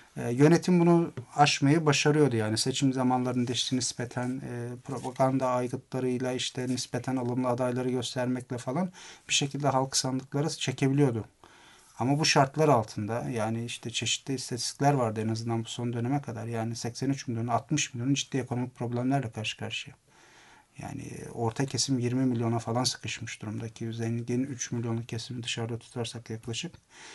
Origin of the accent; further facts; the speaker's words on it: Basra Governorate, Iraq; Turkish is a second language; Yani biz Iraklı olarak dünyanın en büyük rezervleri üzerinde oturuyoruz Basra'da.